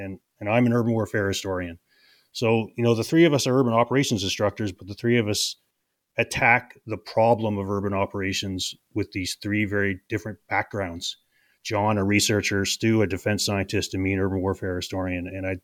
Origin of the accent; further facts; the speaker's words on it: Canada; I'm Canadian, but it's also our backgrounds, right?